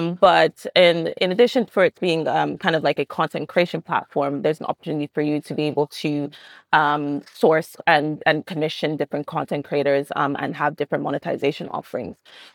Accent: Nigeria; also born or lived in United States; So my background, I'm Nigerian, but spent a lot of time in the US, specifically in the media world, as well as advertising world.

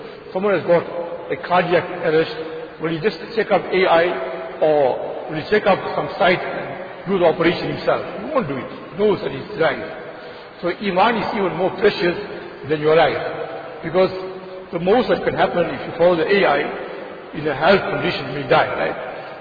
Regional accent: South Africa; I've got a right because I'm a South African citizen.

